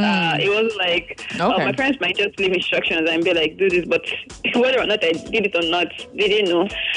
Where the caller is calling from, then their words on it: Lagos, Nigeria; I'm calling from Lagos. I'm calling from Isola.